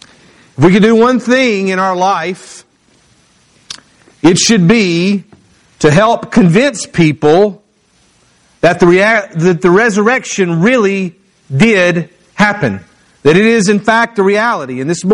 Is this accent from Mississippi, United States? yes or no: yes; Mississippi, United States; now in Louisiana, United States; Well, we're in Louisiana parish. I'm from Mississippi. We have counties.